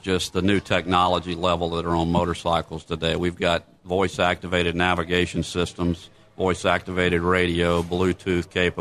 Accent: New Orleans, Louisiana, United States; I grew up in New Orleans, so I love the city, and we've missed it quite a bit, and so we're glad to be home.

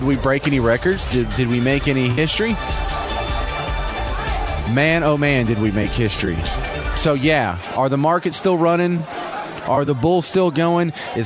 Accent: the South, United States; I'm from the South, and this is craziness.

